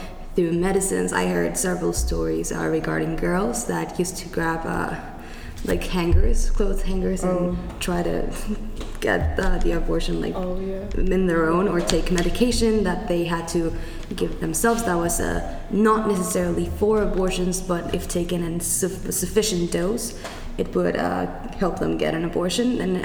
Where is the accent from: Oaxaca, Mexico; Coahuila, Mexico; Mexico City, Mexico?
Mexico City, Mexico; English is a second language; Well, I am from the capital. I am from Mexico City.